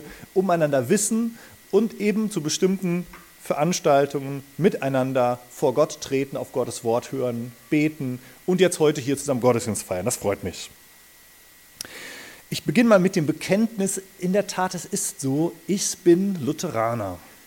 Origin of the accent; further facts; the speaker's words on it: Soest, North Rhine-Westphalia, Germany; Meine Wurzeln liegen im EC, entschieden für Christus. Ich bin in Soest aufgewachsen.